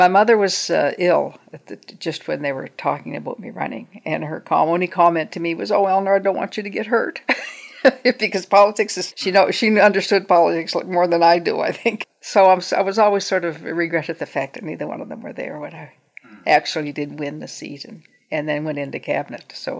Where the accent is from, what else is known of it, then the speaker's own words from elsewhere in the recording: Truro, Nova Scotia, Canada; but I grew up in Truro, and I knew.